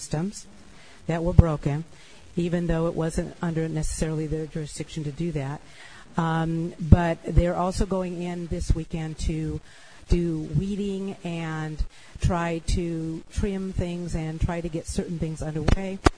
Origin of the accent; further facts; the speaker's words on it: California, United States; I grew up here in the Valley, and I remember Van Nuys Boulevard